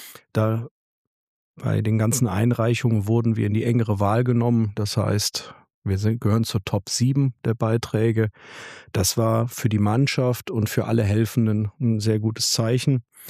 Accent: Bad Neuenahr-Ahrweiler, Rhineland-Palatinate, Germany; Ich komme aus Bad Neuenahr-Ahrweiler. Ich bin hier geboren, wohne hier mit Frau und zwei Kindern

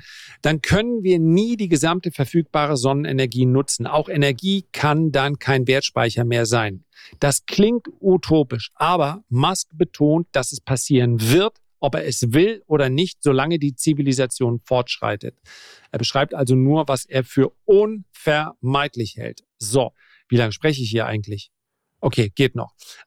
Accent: Northern Germany, Germany; Das sage ich als Norddeutscher

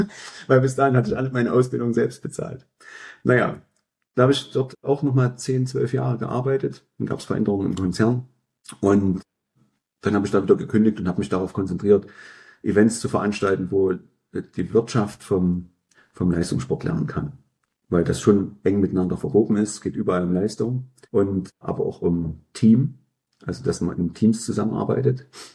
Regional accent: Gera, Thuringia, Germany; also born or lived in Weida; Bin also in Weida geboren bei Gera, habe dort aber nie gelebt, als Kind nicht gelebt, bin mit meinen Eltern nach Gera gezogen.

